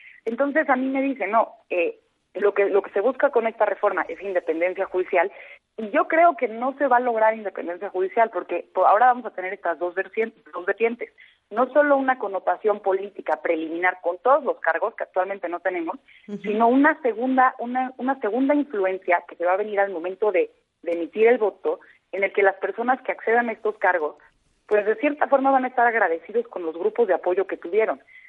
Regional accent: Mexico City, Mexico; born there; Yo antes de ser mexicana nací en la Ciudad de México. Si tú ves mi acta de nacimiento, vas a ver Ciudad de México.

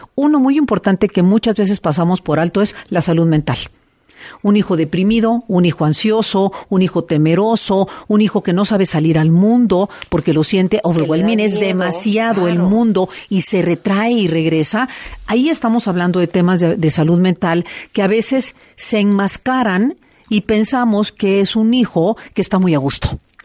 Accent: Veracruz, Mexico; moved away; also born or lived in Puebla; yo soy de Veracruz y mi salir al mundo fue ir de Veracruz a Puebla.

